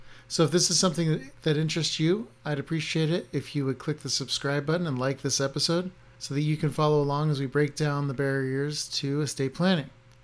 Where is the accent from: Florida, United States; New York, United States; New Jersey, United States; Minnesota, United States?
New Jersey, United States; When I was a kid growing up, I grew up in South Jersey.